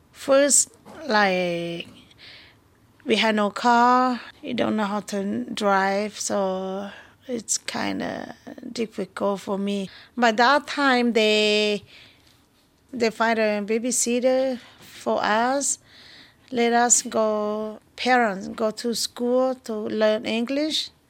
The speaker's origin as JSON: {"language": "English", "country": "Laos", "moved": "as an adult", "lives_now": "Missoula, United States", "said": "We are from Laos. We live in Missoula now. Missoula, Montana."}